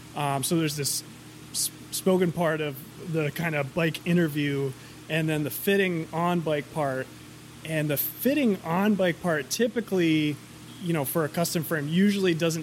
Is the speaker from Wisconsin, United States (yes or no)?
no; Rhode Island, United States; now in Western Massachusetts, United States; I'm from Rhode Island originally, even though I'm all about Western Mass.